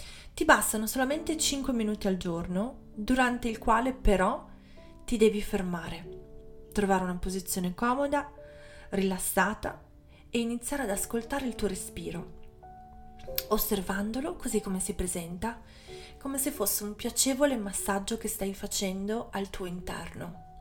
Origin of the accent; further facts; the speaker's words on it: Genoa, Liguria, Italy; born there; Io sono nata a Genova e il mare in tempesta l'ho visto parecchie volte